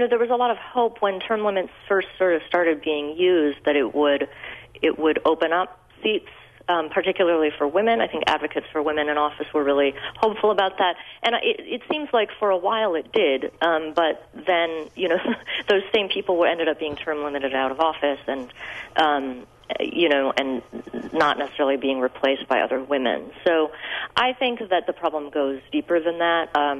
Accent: Minnesota, United States; I grew up in Minnesota, and my first election was, I worked for Paul Wellstone's campaign.

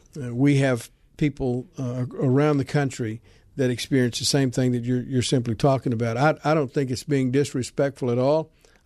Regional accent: Oklahoma, United States; I grew up as an Indian boy in southern Oklahoma.

